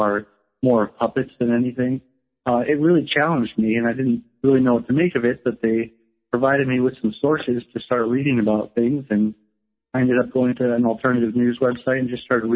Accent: St. Paul, Minnesota, United States; also born or lived in Iowa; Well, I was born in Minnesota, in St. Paul, Minnesota, at St. Joseph's Hospital. Lived in Minnesota for most of my life and also in Iowa for most of my life.

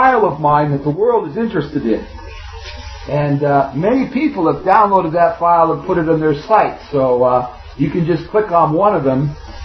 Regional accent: Canada; Because I'm a Canadian, not a Yankee.

